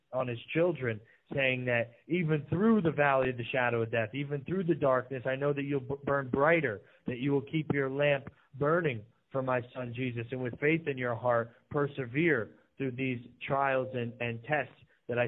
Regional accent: United States; I consider that to be my spiritual homeland, even though I'm American through and through.

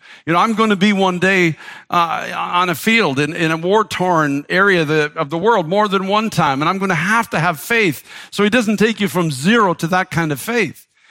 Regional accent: Canada; I'm a Canadian, so I got a pair of skates that I've always wanted

